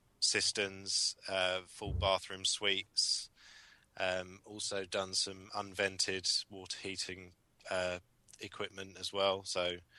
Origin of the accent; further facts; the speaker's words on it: South East England, United Kingdom; I come from Surrey